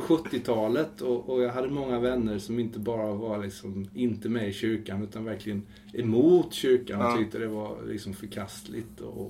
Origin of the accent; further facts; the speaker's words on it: Jönköping, Jönköping County, Sweden; Fastän jag kommer från Jönköping där man kan tro att var och varandra är fri.